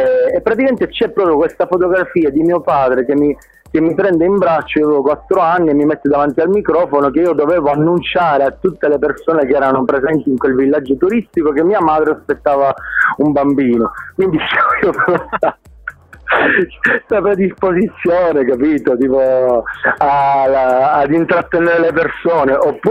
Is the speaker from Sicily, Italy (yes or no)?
yes; Palermo, Sicily, Italy; also born or lived in Lourdes; ho fatto proprio una scelta di vita, quella di voler ritornare a Palermo, di voler ritornare nella mia terra.